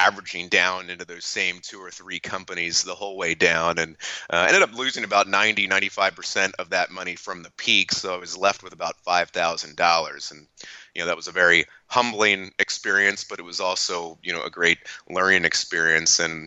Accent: Lancaster, Pennsylvania, United States; I'm from Lancaster, Pennsylvania, so that's the southeastern corner of Pennsylvania.

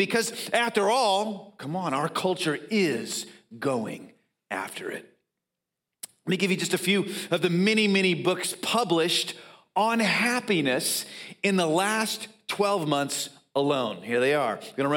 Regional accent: Dallas, Texas, United States; I was a kid growing up in Dallas. I was a Cowboys fan.

